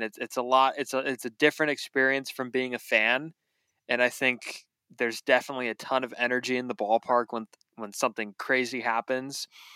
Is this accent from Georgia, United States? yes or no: no; California, United States; So yeah, it's definitely been cool growing up in the Bay Area.